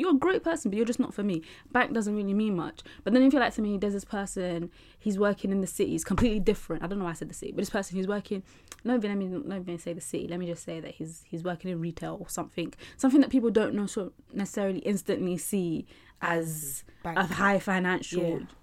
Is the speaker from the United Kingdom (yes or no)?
yes; United Kingdom; And I think what I found really interesting about this whole thing is that I'm British and West African. I'm aware of what my West African culture is. I know what the patriarchy looks like in West Africa.